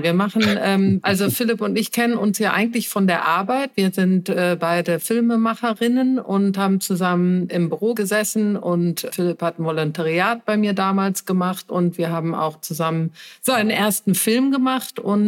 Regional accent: Cologne, North Rhine-Westphalia, Germany; Ich komme ja aus Köln, ich lebe auch wieder in Köln

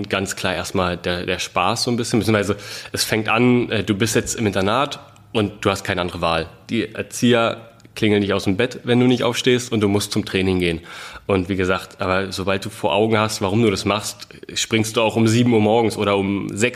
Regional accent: Brandenburg an der Havel, Brandenburg, Germany; wir kommen aus Brandenburg, richtig Stadt Brandenburg

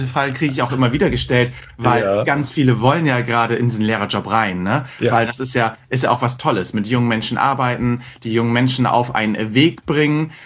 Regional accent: Bremen, Germany; Ich komme aus Bremen.

